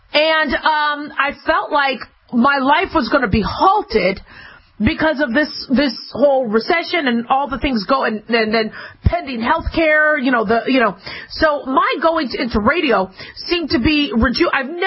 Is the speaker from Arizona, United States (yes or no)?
yes; Phoenix, Arizona, United States; I did, when I was growing up in Phoenix, Arizona, climb Squaw Peak.